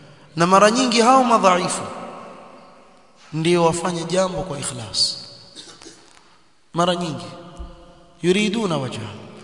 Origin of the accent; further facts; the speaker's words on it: Nyali, Mombasa County, Kenya; huko huko sehemu za kule kwetu Nyali